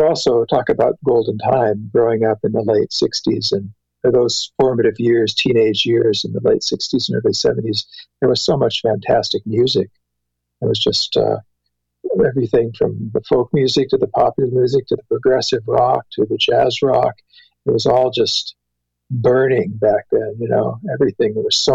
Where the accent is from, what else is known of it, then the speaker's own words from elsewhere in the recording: Portland, Oregon, United States; I come from Portland, Oregon. I grew up there in Oregon, West Coast.